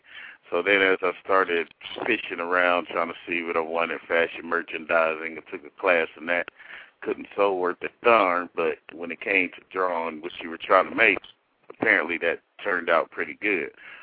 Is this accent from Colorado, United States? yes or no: no; Columbus, Ohio, United States; I'm from Columbus, Ohio, 45 years old, been here for quite a while.